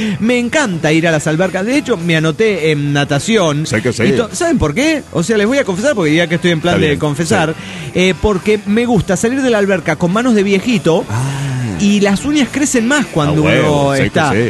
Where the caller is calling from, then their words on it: Neuquén, Argentina; de Neuquén, Argentina.